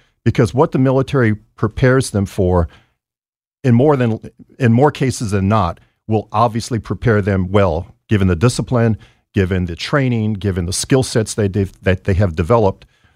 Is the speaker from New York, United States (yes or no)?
no; Hawaii, United States; I grew up in Hawaii, and I'm the son of an Army veteran